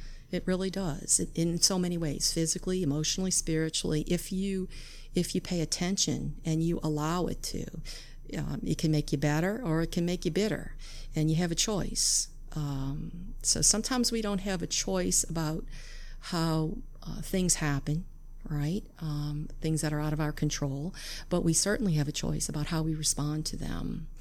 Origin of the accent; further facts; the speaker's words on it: Metairie, Louisiana, United States; also born or lived in Lakeview, New Orleans; I grew up initially in Lakeview. And when I was a little girl, we moved to Metairie when I was about 10 years old.